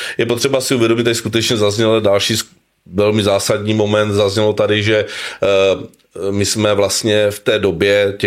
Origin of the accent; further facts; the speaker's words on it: Moravia, Czechia; Proč třeba u nás na Moravě jsme byli méně tak, nechci říct pokrokový, ale méně určitě revoluční